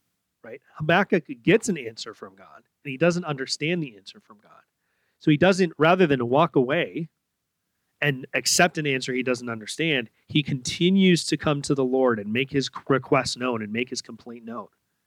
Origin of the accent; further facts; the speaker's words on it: Minnesota, United States; I grew up in Minnesota where we have a lot of lakes, and so I spent a lot of time out on the lake fishing.